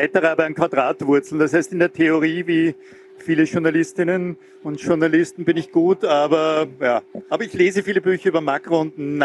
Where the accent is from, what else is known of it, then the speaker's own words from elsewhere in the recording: Ebensee, Upper Austria, Austria; der Traunsee ist einfach Heimat. Ich bin in Ebensee aufgewachsen, am Südende des Traunsees, also nach Steuerbord etwa 3 Kilometer.